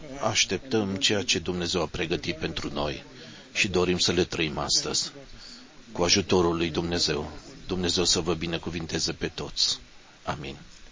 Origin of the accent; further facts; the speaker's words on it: Ottawa, Ontario, Canada; Eu vin din Ottawa, din Canada.